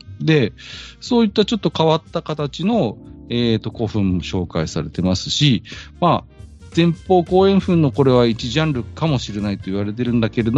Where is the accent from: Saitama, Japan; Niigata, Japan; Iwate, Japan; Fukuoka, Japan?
Iwate, Japan; で、私は岩手県出身なんですけど